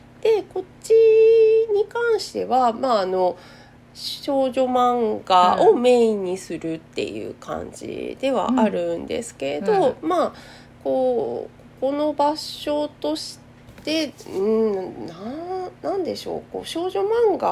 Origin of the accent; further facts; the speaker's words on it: Karatsu, Saga, Japan; 佐賀県唐津市に私は出身なんですけれど、はい、こっちに戻ってゲストハウスをやりたいと思ってる